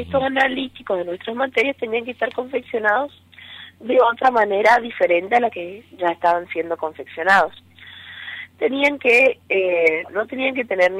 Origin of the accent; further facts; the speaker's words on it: Misiones, Argentina; yo soy de Misiones, me quiero matricular en Misiones